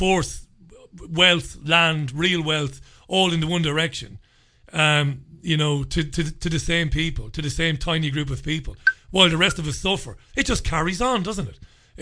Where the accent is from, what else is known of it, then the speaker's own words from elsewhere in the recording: Waterford, Munster, Ireland; I could talk about parts of Waterford City, where I come from. You know, I grew up in Ballybeg, a working class housing estate.